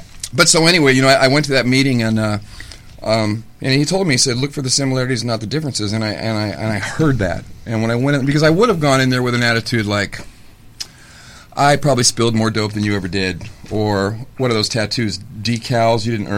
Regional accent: Laurel Canyon, California, United States; I grew up in Laurel Canyon, and my dad was a hippie, and he was in the music business, and I grew up around that whole environment.

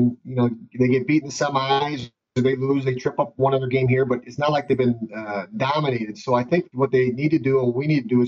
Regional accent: Parkersburg, Iowa, United States; It was 18 miles away. I'm from Parkersburg, Iowa.

